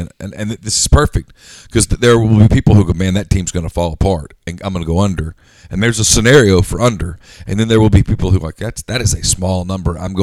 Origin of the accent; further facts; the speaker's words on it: Ruston, Louisiana, United States; I grew up in Ruston. I spent 16 years of my life in Ruston.